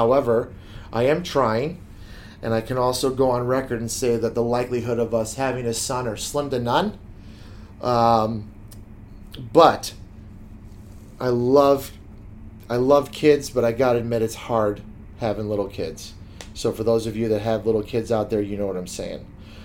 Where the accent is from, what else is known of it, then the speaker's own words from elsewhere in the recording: Chicago, Illinois, United States; I grew up in Chicago, and a few of the kids from Illinois that didn't have good enough grades to get into U of I had to go to ASU.